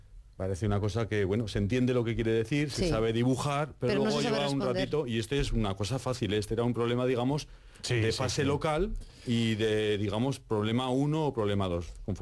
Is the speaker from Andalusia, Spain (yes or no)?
no; Aragon, Spain; Yo soy de Aragón y represento y acompaño la parte aragonesa nada más